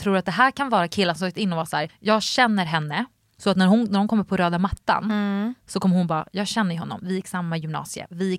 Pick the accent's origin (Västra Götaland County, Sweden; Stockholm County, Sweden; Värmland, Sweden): Stockholm County, Sweden; Nacka; Jag är från Nacka